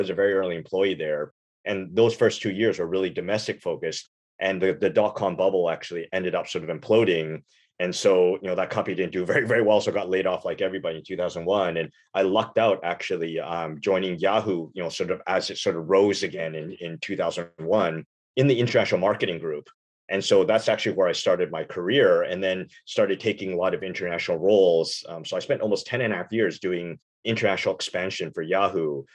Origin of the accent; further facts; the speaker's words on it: Canada; also born or lived in Taiwan / Europe; So, you know, immigrant kid, so I grew up in Canada and so was pretty international